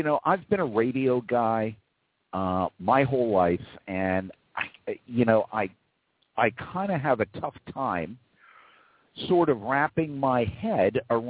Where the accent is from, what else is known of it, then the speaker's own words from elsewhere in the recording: New York City, New York, United States; and I grew up in Manhattan. I grew up in New York City. And the streets were getting mean.